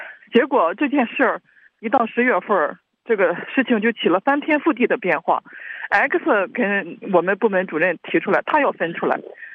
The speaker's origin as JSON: {"language": "Chinese", "region": "Shandong", "country": "China", "said": "我是来自山东的"}